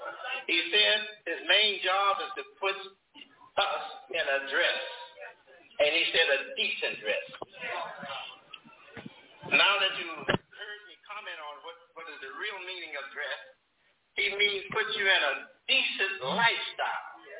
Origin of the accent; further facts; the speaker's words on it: Detroit, Michigan, United States; Yes, I was born in Detroit, and Detroit is my home. And my father was redeemed in Detroit.